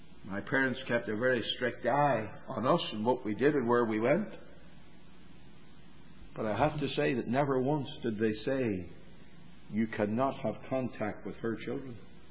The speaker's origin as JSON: {"language": "English", "town": "Belfast", "region": "Northern Ireland", "country": "United Kingdom", "tie": "born or raised there", "said": "where I was brought up in Belfast, just down the street from where we lived"}